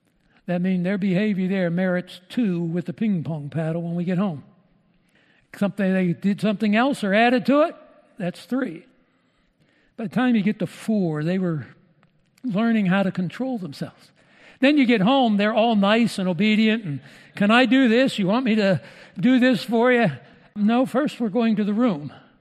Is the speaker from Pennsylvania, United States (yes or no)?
yes; Pennsylvania, United States; I was raised outside of Pittsburgh